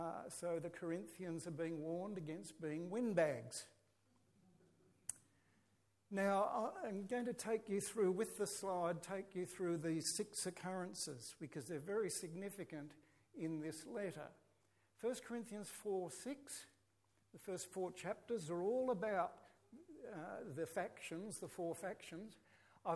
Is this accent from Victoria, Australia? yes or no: yes; Victoria, Australia; when I was growing up in the Wimmera, we called it skiting.